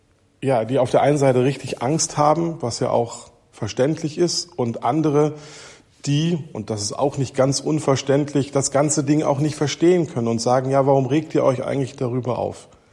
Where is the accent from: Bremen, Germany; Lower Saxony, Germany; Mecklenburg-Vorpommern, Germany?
Mecklenburg-Vorpommern, Germany; Bad Doberan; ich komme aus Bad Doberan.